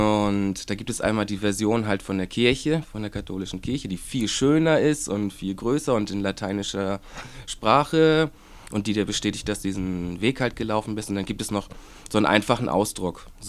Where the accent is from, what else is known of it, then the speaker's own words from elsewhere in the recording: Schleswig, Schleswig-Holstein, Germany; born there; selbst in meiner Geburtsstadt Schleswig, da gibt es wirklich diese Wegweise.